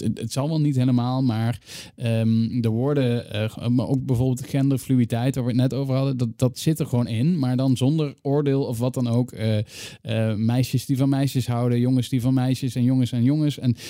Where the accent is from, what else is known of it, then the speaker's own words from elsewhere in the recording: Limburg, Netherlands; Ik kom uit Zuid-Limburg.